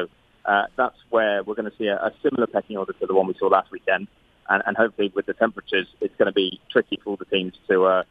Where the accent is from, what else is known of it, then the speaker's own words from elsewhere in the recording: United Kingdom; as a Brit